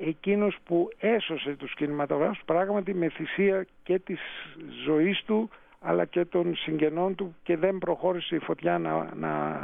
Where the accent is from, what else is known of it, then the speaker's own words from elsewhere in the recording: Athens, Attica, Greece; Εγώ που γεννήθηκα, μεγάλωσα στην Αθήνα από όλη μου τη ζωή